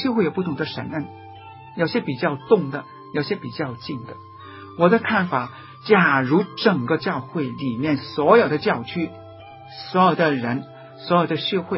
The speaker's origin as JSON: {"language": "Chinese", "country": "Hong Kong", "said": "是，人家我们香港人包出的榴莲是猫屎果啊"}